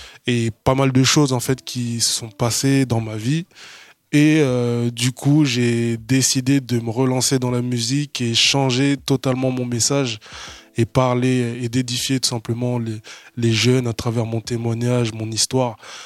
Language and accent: French; Orléans, Centre-Val de Loire, France; Donc, c'est comme ça qu'on m'appelait dans mon ancienne ville, là où j'ai grandi, Orléans.